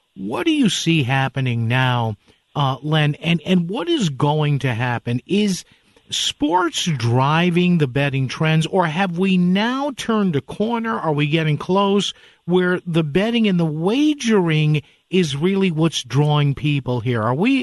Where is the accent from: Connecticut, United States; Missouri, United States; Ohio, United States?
Connecticut, United States; New Haven; when you see and talk to students on the campus there at Southern in New Haven, in my hometown